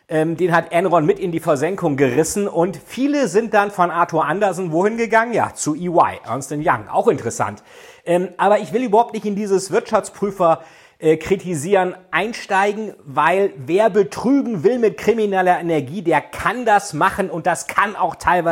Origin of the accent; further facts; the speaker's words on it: Hamburg, Germany; würde ich als Hamburger Olaf Scholz wählen